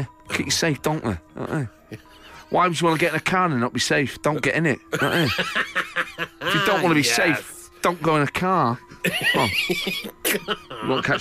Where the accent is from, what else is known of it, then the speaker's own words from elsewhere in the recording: Glasgow, Scotland, United Kingdom; I'm from Glasgow.